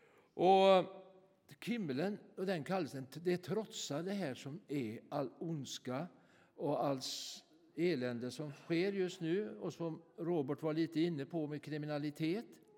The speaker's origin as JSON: {"language": "Swedish", "region": "Västra Götaland County", "country": "Sweden", "tie": "born or raised there", "said": "Släpp nu där garnen, som vi säger hemma i Bohuslän, näten, säger många."}